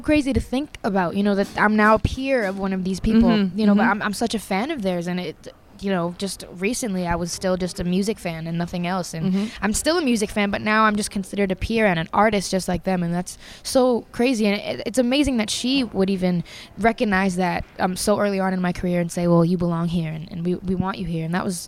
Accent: Brampton, Ontario, Canada; It's so cool to not only be from Canada, but to be from Brampton, Ontario, like a place that barely anyone's ever heard of.

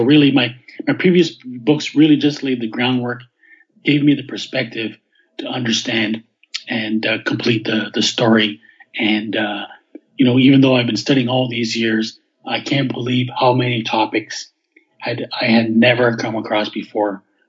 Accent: Montreal, Quebec, Canada; born and raised in Montreal. I'm now living back here again after many years away.

